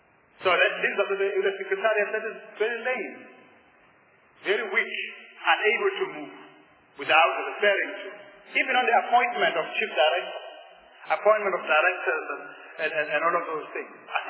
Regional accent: South Africa; on the basis of our experience as a South African, a purely South African approach to these particular things?

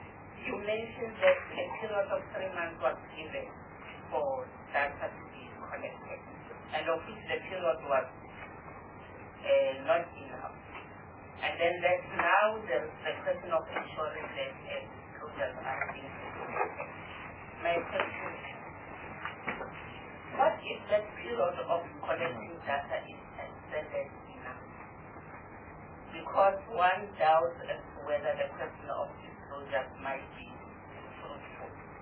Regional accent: South Africa; to me, as South African, I find it to be very

